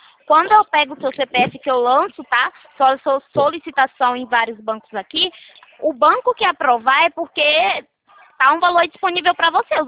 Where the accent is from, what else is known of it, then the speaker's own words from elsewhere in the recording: Americana, São Paulo, Brazil; eu sou daqui de Americana.